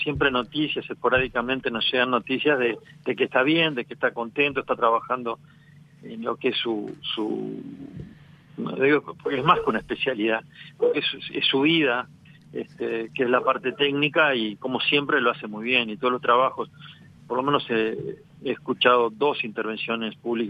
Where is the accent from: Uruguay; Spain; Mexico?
Uruguay; y como uruguayo deseo en el alma que concrete ese gran desafío que es la reforma educativa.